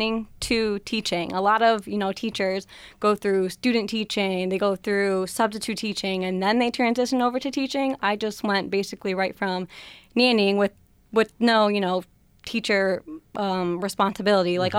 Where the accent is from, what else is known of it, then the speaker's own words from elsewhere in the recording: Greece, New York, United States; I grew up in Greece, and then I moved to Ronicoy.